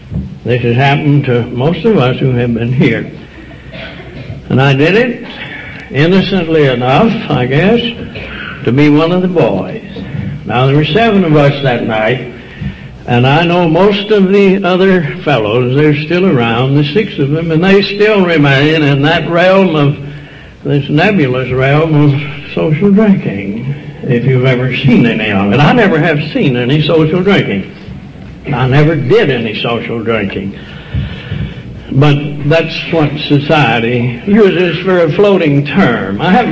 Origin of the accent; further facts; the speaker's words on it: Tyler, Texas, United States; As I said, I'm an East Texas clod. I was raised down in Tyler, Texas. Most people don't know where Tyler is, and sometimes I don't.